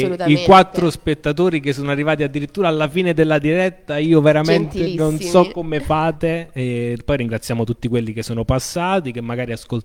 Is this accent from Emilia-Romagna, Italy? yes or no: no; Umbria, Italy; accent: Umbrian; Perdono per il mio accento umbro